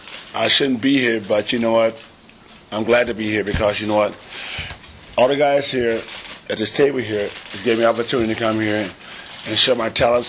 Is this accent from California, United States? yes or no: no; Dallas, Texas, United States; Bulgaria, it reminds me of, you know, when I grew up back in Dallas, Texas, it's very raw, but it's very cool.